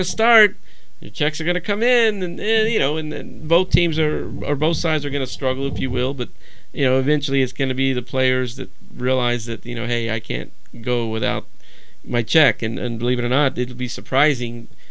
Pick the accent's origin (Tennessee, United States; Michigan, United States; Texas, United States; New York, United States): Texas, United States; I grew up in Dallas-Fort Worth area